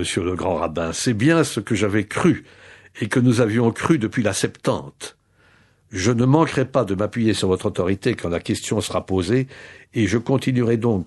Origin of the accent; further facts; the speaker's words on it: Metz, Grand Est, France; J'ai été élevé à Metz.